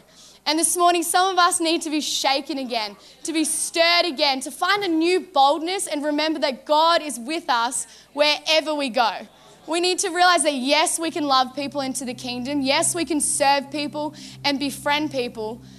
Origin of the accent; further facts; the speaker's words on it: Brisbane, Queensland, Australia; now in Gold Coast, Australia; And I remember I moved from Brisbane to the Gold Coast with my family after I finished school.